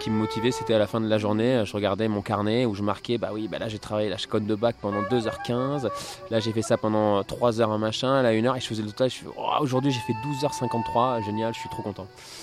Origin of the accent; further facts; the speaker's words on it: Nice, Provence-Alpes-Côte d'Azur, France; tu restes à Nice, parce qu'on est de Nice.